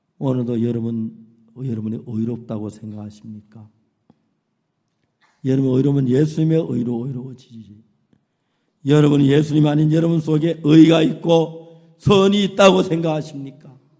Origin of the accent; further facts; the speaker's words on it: North Korea; now in South Korea; 우리 이북에서 왔다고 우리 이런 날씨 안 좋을 때 늘 김치밥 해 먹었다고